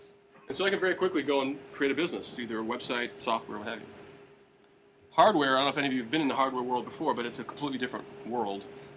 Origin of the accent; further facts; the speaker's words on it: New York, United States; which is I'm from New York. We like to think of things in terms of pizza.